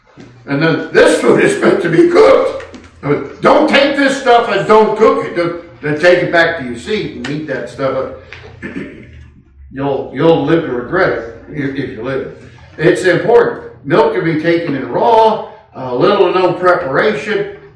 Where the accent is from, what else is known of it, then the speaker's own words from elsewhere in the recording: Castro Valley, California, United States; I grew up in Castro Valley, California. A little hick town of 53,000. Didn't even have its own police department.